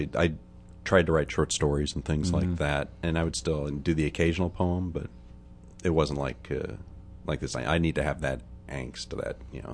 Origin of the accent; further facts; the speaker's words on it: Ohio, United States; also born or lived in Chicago / Granby, Connecticut; So I was born and raised in Ohio. Went to school up in Chicago. Then went to Connecticut. Worked for nearly 20 years before moving down here.